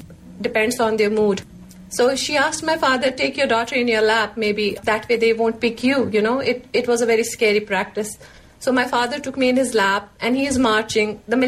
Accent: Jammu and Kashmir, India; I have been born and brought up in Kashmir. I lived my whole life there.

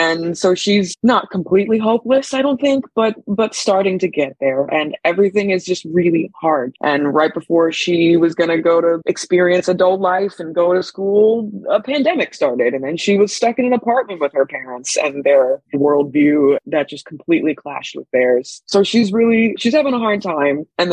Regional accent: San Jose, California, United States; So I am a Bay Area baby, born and raised. I grew up in San Jose.

